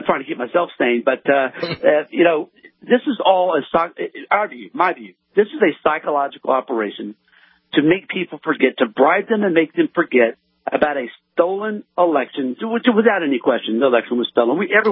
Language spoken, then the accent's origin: English; Texas, United States; I'm from Texas, got a lot of friends here.